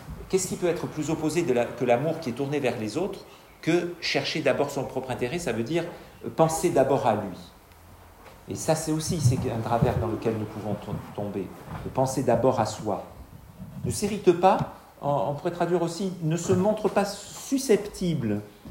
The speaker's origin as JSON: {"language": "French", "country": "France", "said": "Surtout quand on est français, je pense, on a plutôt tendance à voir..."}